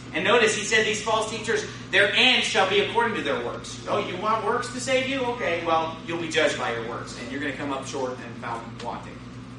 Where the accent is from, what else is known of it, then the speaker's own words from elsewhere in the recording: Sacramento, California, United States; I was driving through my hometown, Sacramento, this week